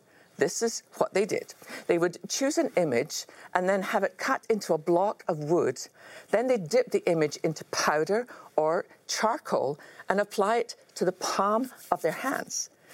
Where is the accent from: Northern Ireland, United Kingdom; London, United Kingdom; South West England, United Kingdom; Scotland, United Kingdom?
Scotland, United Kingdom; I remember as a child growing up in Scotland